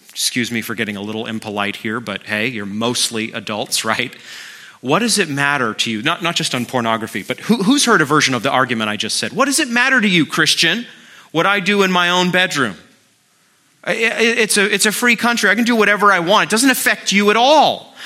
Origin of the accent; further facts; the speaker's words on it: Maine, United States; the magazine counter at the local dime store when I was growing up in Maine.